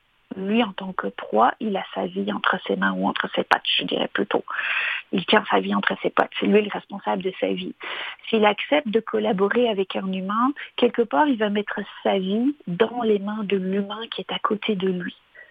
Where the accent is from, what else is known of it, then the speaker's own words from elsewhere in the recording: Belgium; born there; vous l'entendez à l'accent, je suis pas née ici non plus, là, je suis née en Belgique